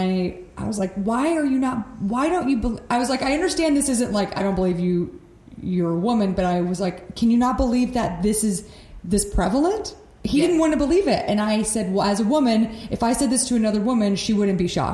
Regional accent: Texas, United States; moved away; And I'm from Texas, so I'm fully aware of...

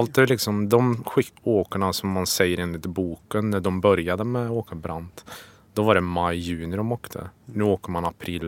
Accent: Skoghall, Värmland, Sweden; Jag kommer från Hammarö Skoghall. Det ligger utanför Karlstad, söder om Karlstad.

